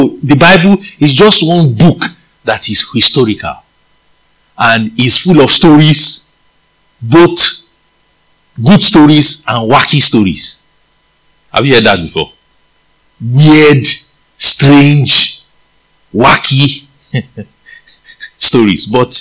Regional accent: Nigeria; accent: Nigerian; English is a second language; I might be using my Nigerian accent, but it doesn't matter.

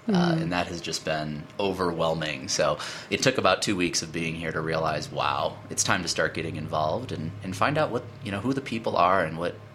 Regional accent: Midwest, United States; now in Idaho Springs, United States; You know, I'm originally from the Midwest, but have been in Colorado for about 10 years now.

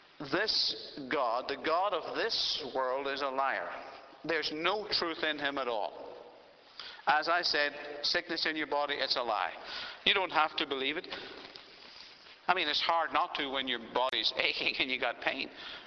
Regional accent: Ireland; now in Australia; When we came here, we had to make a choice. Are we going to remain as Irish people? Praise the Lord for all the Irish people. Or do we become Australian citizens? So we chose to become Australian citizens.

